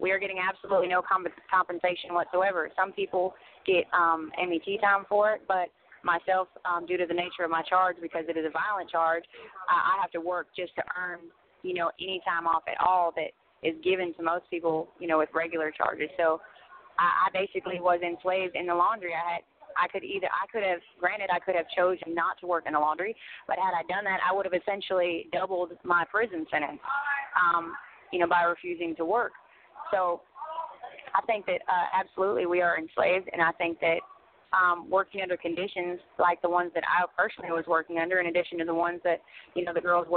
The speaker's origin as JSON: {"language": "English", "region": "West Coast", "country": "United States", "said": "I'm from the West Coast, so I was not used to this at all."}